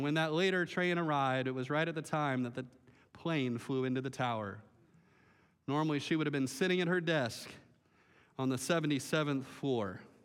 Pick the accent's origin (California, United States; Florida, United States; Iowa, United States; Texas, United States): Florida, United States; Melbourne; you know, Melbourne is my hometown. I was born and raised here right on through. And so growing up here, you know, in the 80s and in the 90s, you know, Melbourne was kind of like a sleepy little town back then.